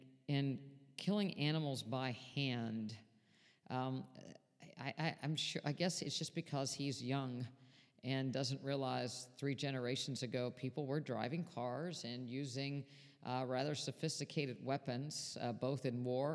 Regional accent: United States; you know, I come from West Virginia, Pennsylvania border.

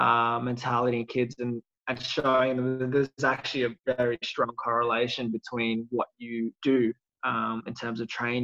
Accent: Melbourne, Victoria, Australia; born there; I am planning to move to Melbourne to start of next year. It's something I've wanted to do for a while. I was born in Melbourne and been waiting for the, I guess, the right time to go back.

